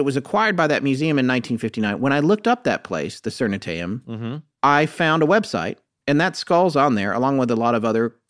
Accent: France; English is a second language; We are from France.

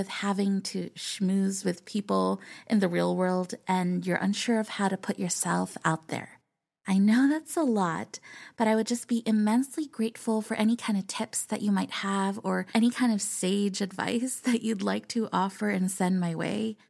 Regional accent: California, United States; I am an illustrator from California.

